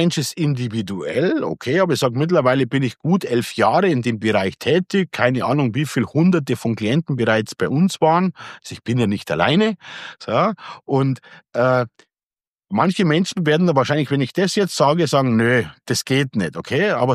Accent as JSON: {"language": "German", "town": "Deggendorf", "region": "Bavaria", "country": "Germany", "said": "ich komme ja aus der Nähe von Deckendorf und bei uns ist BMW in der Nähe"}